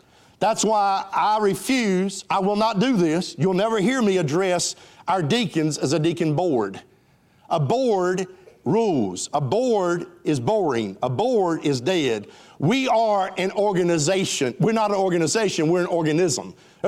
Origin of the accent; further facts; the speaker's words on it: the South, United States; I create my own language. I'm from the South.